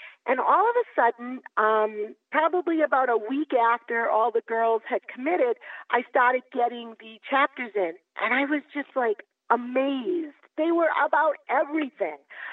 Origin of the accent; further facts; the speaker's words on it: Massachusetts, United States; I'm from Massachusetts